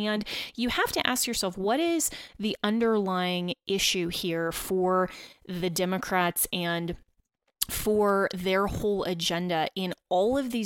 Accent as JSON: {"language": "English", "region": "Colorado", "country": "United States", "tie": "born or raised there", "said": "which would put such a significant burden on states like my home state of Colorado, where we have to drive everywhere. You know, when I was growing up, and every time I come back to Colorado, I'm used to driving 45 minutes to get anywhere."}